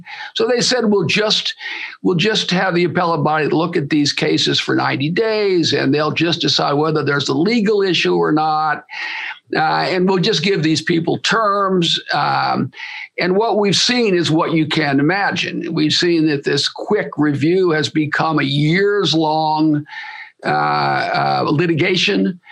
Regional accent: United States; So, I'm grateful as an American for the work of the society.

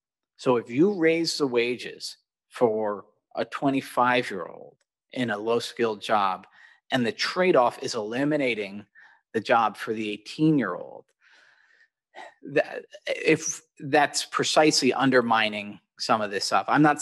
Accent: New York City, New York, United States; I went to a liberal arts college and I'm from Greenwich Village.

